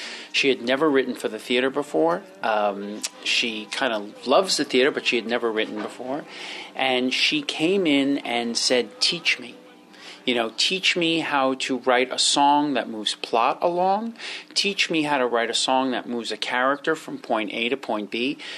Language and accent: English; New York, United States; I was born and bred in New York